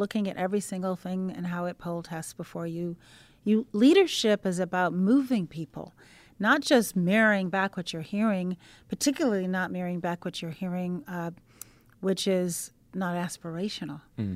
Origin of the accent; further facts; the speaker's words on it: Naperville, Illinois, United States; Lauren Underwood from my hometown of, well, the Chicago area.